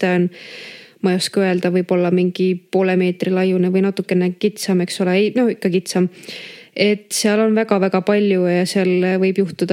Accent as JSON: {"language": "Estonian", "town": "Luua", "region": "Jõgeva County", "country": "Estonia", "tie": "born or raised there", "said": "Ma olen Luualt, see on Jõgeva maakonnas. Võibolla paljud teavad seda küla selle järgi, et seal on tänini tegutsev metsanduskool, Minu vanemad seal tutvusid ja sinna ma pere rajasid."}